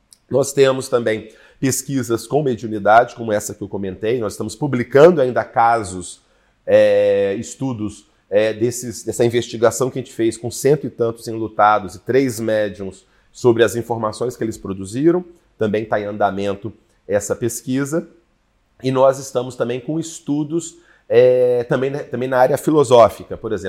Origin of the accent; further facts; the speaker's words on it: Brazil; Ao mesmo tempo, como um bom brasileiro, uma vivência religiosa diversificada, né, de espiritismo, umbanda, catolicismo